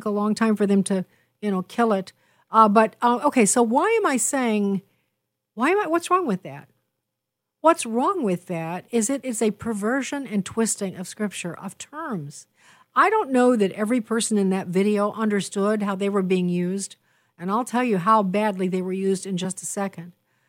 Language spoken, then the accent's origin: English; Wheaton, Illinois, United States; I'm from Wheaton. My son went to Wheaton. Many of my friends are from Wheaton.